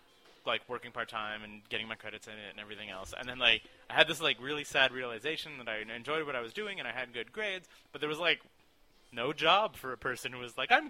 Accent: Toronto, Ontario, Canada; also born or lived in Ottawa; Toronto, born and raised in Toronto.

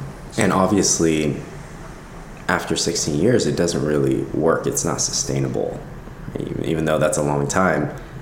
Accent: Los Angeles, California, United States; Well, I grew up here in Los Angeles, born and raised, and I actually got into yoga from my dad.

